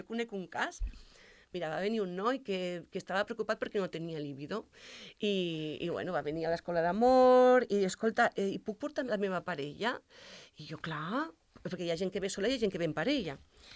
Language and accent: Catalan; Reus, Catalonia, Spain; jo soc de Reus i anava a Barcelona cada setmana a la classe de tantra.